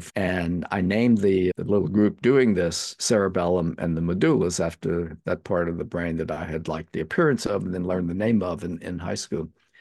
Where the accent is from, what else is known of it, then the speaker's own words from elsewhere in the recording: Eunice, Louisiana, United States; So my father moved back to our hometown, Eunice, Louisiana, what would be my hometown. He was obviously much younger then, to take over his father's meat market. And after the war, he met my mother. And then I was born in 1949